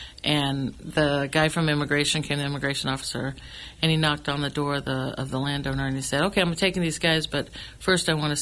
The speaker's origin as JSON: {"language": "English", "town": "Redwood City", "region": "California", "country": "United States", "tie": "born or raised there", "said": "My tias were all cannery workers where I grew up in Redwood City."}